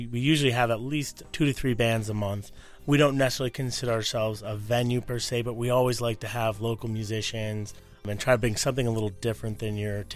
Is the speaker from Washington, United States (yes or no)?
no; Clarks Summit, Pennsylvania, United States; I was born and raised in the Scranton area. I grew up in Clark Summit and went to University of Scranton for college. So I stayed local.